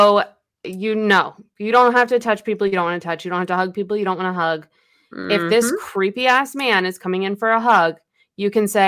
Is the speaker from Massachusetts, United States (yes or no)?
yes; Boston, Massachusetts, United States; I'm from Boston.